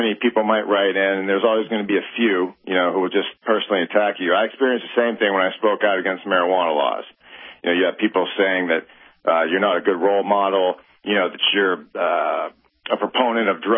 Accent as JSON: {"language": "English", "town": "Erie", "region": "Pennsylvania", "country": "United States", "tie": "born or raised there", "said": "You know, I was asked to do a newspaper article for my hometown. And it was just one of those deals, where are they now? What are they doing now that they're retired? And I just, again, I felt compelled to at least let people in Erie, Pennsylvania"}